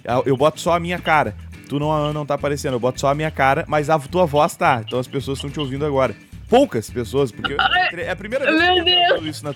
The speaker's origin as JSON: {"language": "Portuguese", "region": "Rio Grande do Sul", "country": "Brazil", "said": "Eu sou do Rio Grande do Sul."}